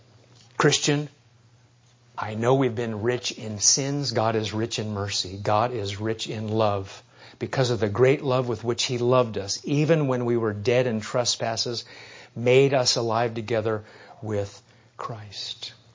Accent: Nebraska, United States; I remember flying into Los Angeles from Nebraska. I grew up in Nebraska

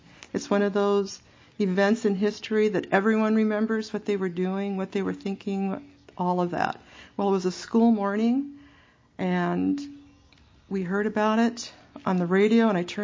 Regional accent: New York, United States; moved away as an adult; now in Oregon, United States; Well, I am an Oregonian now, but I grew up in Western New York State. I moved out here in 1974.

